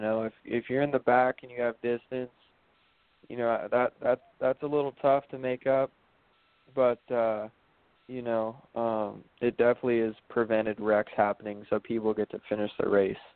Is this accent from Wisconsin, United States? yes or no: no; Santa Cruz, California, United States; My home track's Monterey Bay Carters. I'm from Santa Cruz, California.